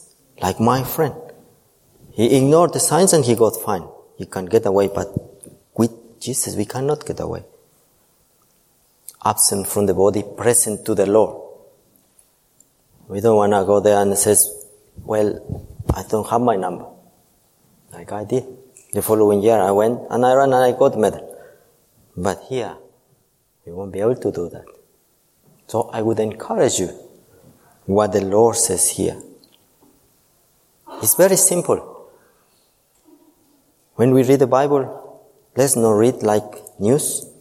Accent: Ecuador; I come from Ecuador. It's very hard to be Christian there.

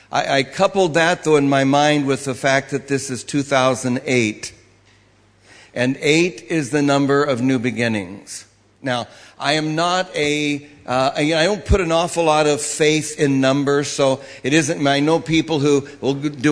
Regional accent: Los Angeles, California, United States; I come from Los Angeles, where it's usually warmer than London

